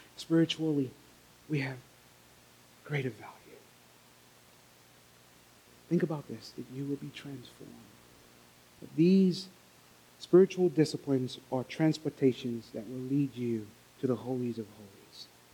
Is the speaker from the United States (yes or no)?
no; St. Lucia; And you got to understand, I grew up in St. Lucia.